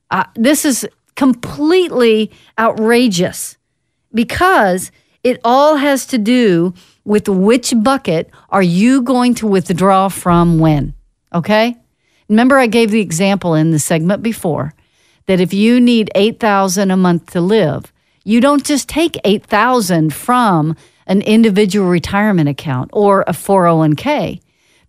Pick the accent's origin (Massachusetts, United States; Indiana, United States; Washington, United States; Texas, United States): Texas, United States; Dallas; When I was growing up in Dallas, you know, we'd drive down Central Expressway, we'd go down I-35, no big deal, just driving, not any big deal.